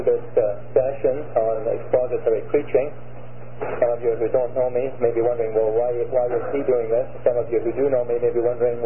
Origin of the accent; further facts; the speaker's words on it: Scotland, United Kingdom; accent: Scottish; You will detect from my accent that I come from Scotland